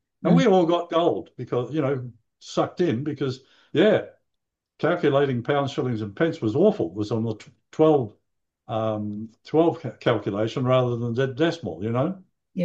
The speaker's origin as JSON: {"language": "English", "country": "Australia", "tie": "born or raised there", "said": "I left there when I was five, so I'm really an Australian."}